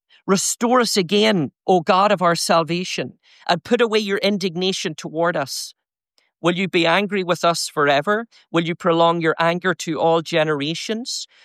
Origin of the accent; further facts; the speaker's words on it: Northern Ireland, United Kingdom; moved away as an adult; also born or lived in Hamilton, Canada; now in Canada; Both … and I originate from Northern Ireland. If you say we're Scottish, we'll forgive you. If you say we're English, that's unforgivable.